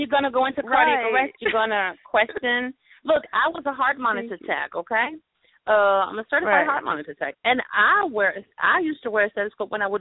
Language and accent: English; Germany; You can really right. tell I'm from Germany.